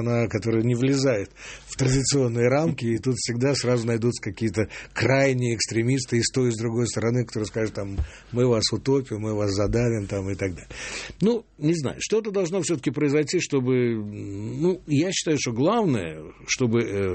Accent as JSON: {"language": "Russian", "region": "Tashkent", "country": "Uzbekistan", "lives_now": "Moscow, Russia", "said": "я-то не москвич, я из Ташкента, но я тоже себя здесь чувствую вполне дома."}